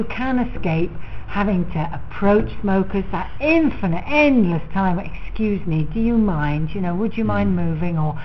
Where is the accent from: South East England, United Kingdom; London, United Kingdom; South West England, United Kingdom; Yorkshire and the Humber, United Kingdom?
South West England, United Kingdom; Bristol; campaigning for smoke-free areas in Bristol, in my hometown.